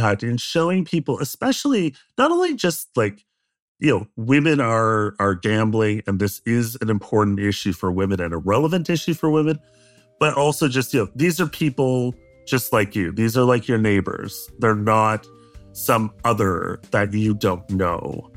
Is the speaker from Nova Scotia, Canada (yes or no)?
yes; Sydney, Nova Scotia, Canada; my hometown, Sydney, Nova Scotia.